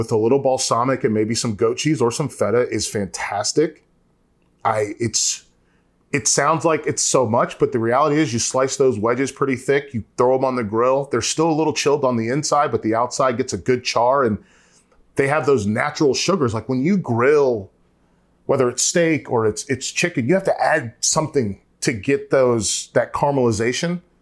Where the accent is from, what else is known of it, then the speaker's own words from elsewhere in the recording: North Carolina, United States; I'm from North Carolina. I love Eastern North Carolina barbecue.